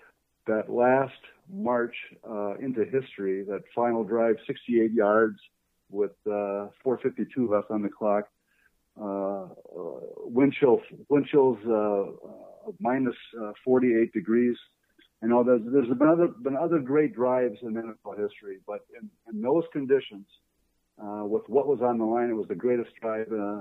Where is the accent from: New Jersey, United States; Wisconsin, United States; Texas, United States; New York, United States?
Wisconsin, United States; Green Bay; I felt Lombardi growing up in Green Bay when he was a coach.